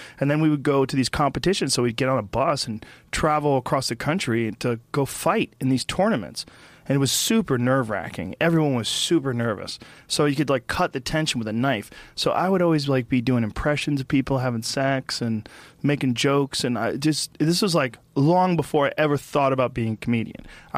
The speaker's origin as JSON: {"language": "English", "region": "New Jersey", "country": "United States", "tie": "born there", "moved": "yes", "said": "No, I was born in New Jersey."}